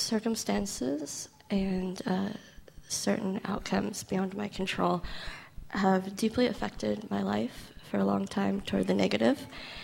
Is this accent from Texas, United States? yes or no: no; Portland, Oregon, United States; So I'm from the Portland, Oregon area of the States, where I grew up with two parents and one sister. I was raised in a Christian home